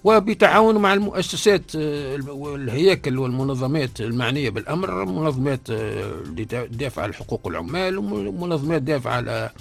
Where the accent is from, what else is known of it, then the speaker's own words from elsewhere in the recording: Kairouan, Kairouan Governorate, Tunisia; أنا مثلا الجيل نتاعي أنا فمني ولد القيروان